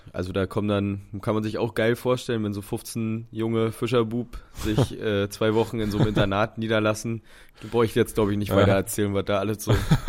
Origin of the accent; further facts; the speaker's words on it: Berlin, Germany; ich muss jetzt auch aus Berlin rausziehen, weil ich komme ja aus Berlin und dann bin ich halt so ein Müritzfischern hoch und habe da meine Berufsausbildung gemacht.